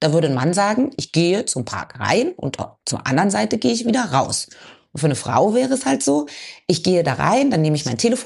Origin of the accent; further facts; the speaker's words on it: eastern Germany, Germany; Aha, ich bin ja Ossi.